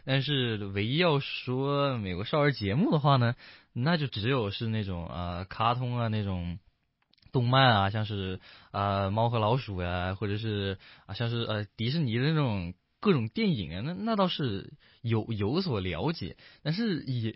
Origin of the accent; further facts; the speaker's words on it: China; now in United States; 那我的话也是跟也是因为就是在中国长大的嘛，然后半路才过来的